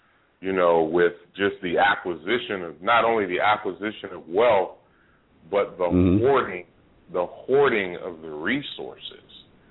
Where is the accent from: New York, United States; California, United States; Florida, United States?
California, United States; I'm from California, born and bred.